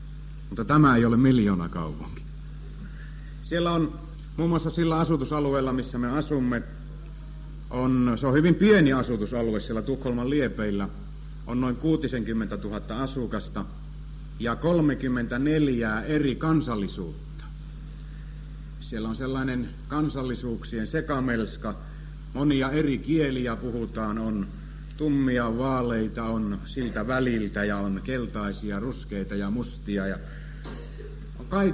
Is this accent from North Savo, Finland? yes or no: yes; Kuopio, North Savo, Finland; Olen syntyisin tuolta Kuopion kaupungista, niin kuin savolaiset sanotaan, kaapunnista. Oikeasta muasta. Ja olen aivan paljasjalkaisia kaapuntilaisia.